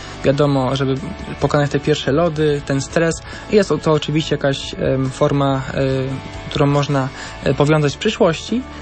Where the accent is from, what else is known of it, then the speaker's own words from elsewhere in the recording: Zgorzelec, Lower Silesian Voivodeship, Poland; mam 19 lat, jestem ze Zgrzelca, jest to miasto przygraniczne z Görlitz, czyli z Niemcami.